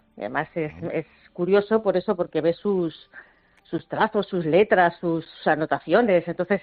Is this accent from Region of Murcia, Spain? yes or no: no; Valencia, Valencian Community, Spain; Un poco por volver a mi tierra, por volver a Valencia.